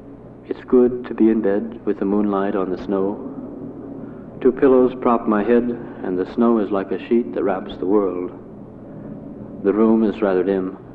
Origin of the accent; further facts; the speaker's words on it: the South, United States; living in where I had when I was raised in the South.